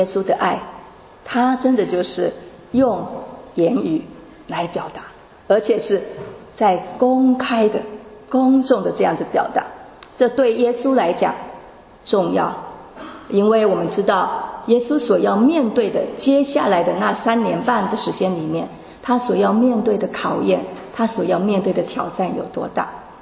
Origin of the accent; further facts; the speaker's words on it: China; 我们中国人嘛，可能很难，尤其是中国的男人